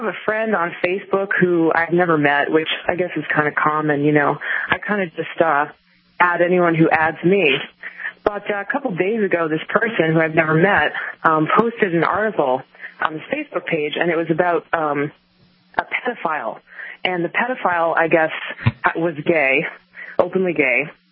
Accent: Northeast, United States; And I guess I grew up in the Northeast, and I guess I was sort of relatively sheltered from this kind of bigotry as I was growing up.

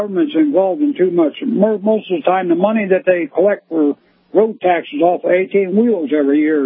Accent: Florida, United States; Yeah, I'm from Tampa Bay area. I live in North Florida now.

